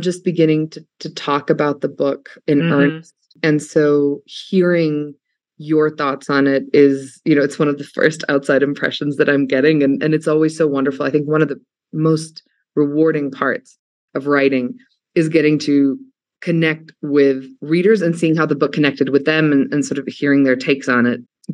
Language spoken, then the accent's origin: English; Cairo, Cairo Governorate, Egypt; also born or lived in Belgrade / Los Angeles / New York; now in United States; You know, I was born in Belgrade. I grew up in Cairo. I lived in LA. I've been a city person most of my life.